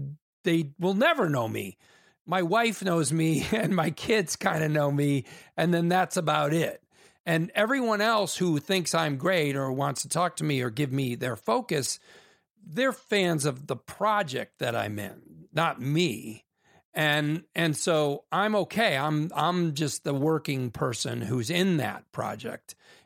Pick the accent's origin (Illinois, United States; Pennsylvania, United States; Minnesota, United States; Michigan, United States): Illinois, United States; Naperville; Naperville, Illinois. Mostly Naperville, yeah.